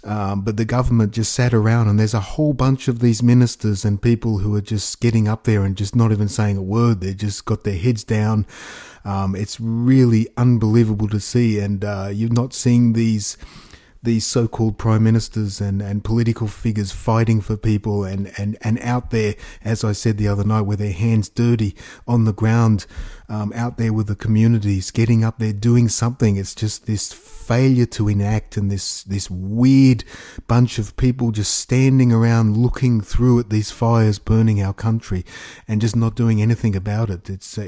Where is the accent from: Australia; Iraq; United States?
Australia; We are the Australian people.